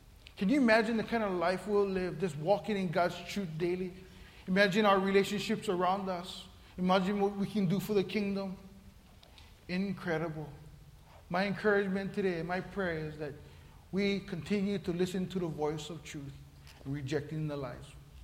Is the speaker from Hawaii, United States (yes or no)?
yes; Papakolea, Hawaii, United States; I grew up homestead in Papakule. I grew up there.